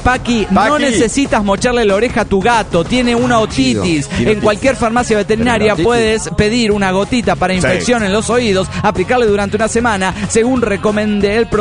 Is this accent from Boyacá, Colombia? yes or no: yes; Tunja, Boyacá, Colombia; de Tunja, Colombia.